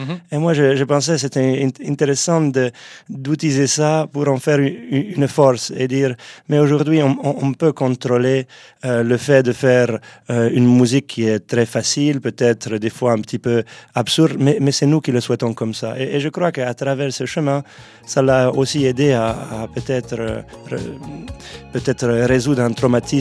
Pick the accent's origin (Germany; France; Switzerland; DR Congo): Switzerland; Neuchâtel; born there; la ville de Neuchâtel, qui est ma ville natale, et la ville qui ressort mon cœur. Corcelles-Corbondrèche, qui est ma commune d'origine d'ailleurs.